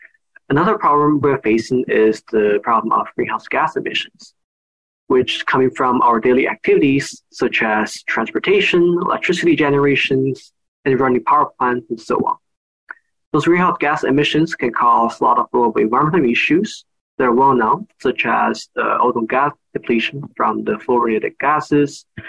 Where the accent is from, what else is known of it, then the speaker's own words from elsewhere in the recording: Japan; moved away as an adult; also born or lived in China; now in United States; So I was raised in Japan and China before I came to the United States for my bachelor's degree in biochemistry